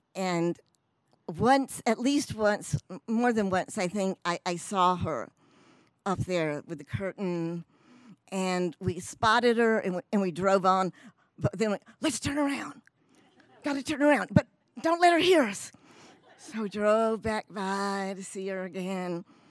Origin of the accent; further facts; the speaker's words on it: Jackson, Mississippi, United States; So I was born here in Jackson.